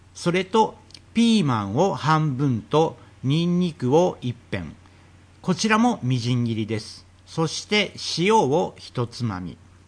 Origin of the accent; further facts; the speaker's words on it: Kyushu, Japan; 僕は九州出身ですが、ドライカレーといえばキーマカレータイプしか知りませんでした。